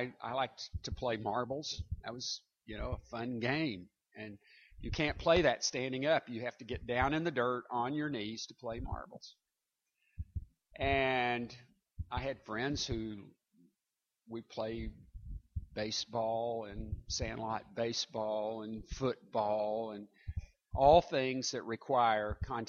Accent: Little Rock, Arkansas, United States; I was a kid, I grew up in Little Rock, and my family we weren't what I would call wealthy people.

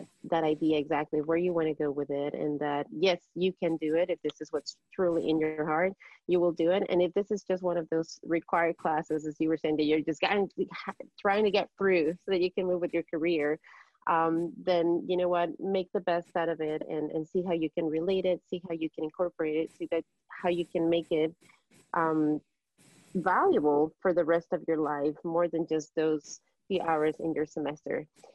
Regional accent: Ecuador; English is a second language; now in United States; I was an immigrant. I was from Ecuador.

